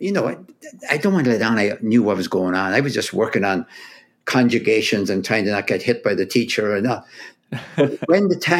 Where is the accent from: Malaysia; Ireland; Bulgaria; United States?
Ireland; I grew up in Ireland.